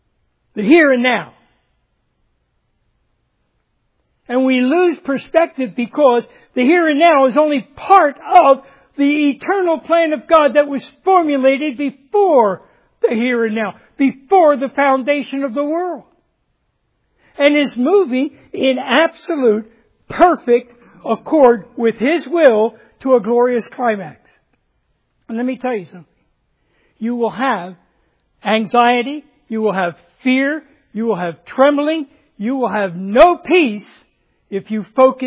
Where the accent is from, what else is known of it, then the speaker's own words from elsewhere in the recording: United States; doing of myself to be born white, male, American. Italian descent. Just throw that in there. But I'm an American.